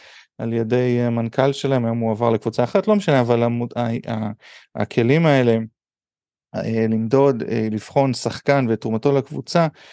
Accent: United States; moved away; שאני זוכר בתור ילד בארצות הברית

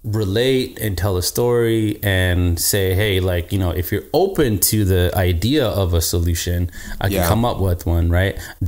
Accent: India; I am not Mexican. I'm Indian.

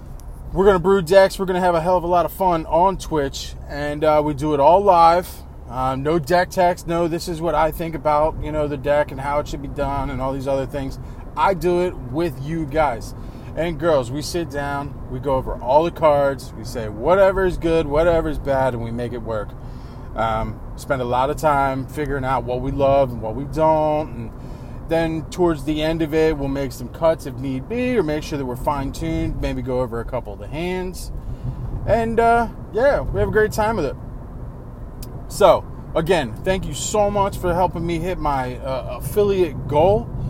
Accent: Pennsylvania, United States; I'm from Pennsylvania, for any of you that are listening that aren't, you know, in the state.

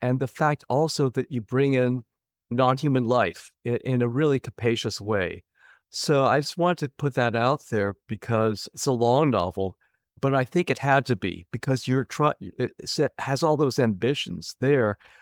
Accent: California, United States; And I grew up in the Bay Area.

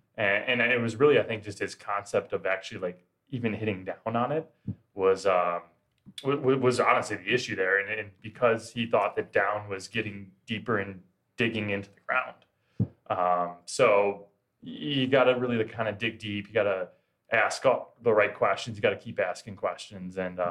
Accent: Arlington Heights, Illinois, United States; I'm from Arlington Heights originally. It's northwest suburbs of Chicago. Probably found the game maybe age like 12 or 13.

